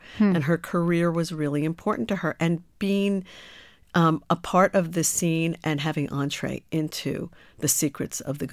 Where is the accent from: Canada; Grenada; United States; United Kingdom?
United States; New York; which to me is rather astonishing being a New Yorker.